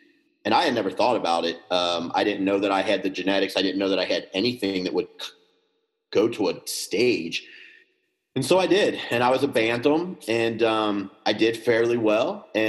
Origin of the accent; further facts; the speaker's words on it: Cincinnati, Ohio, United States; now in Independence, United States; I grew up in Cincinnati, Ohio, and I'm in Independence, Kentucky right now.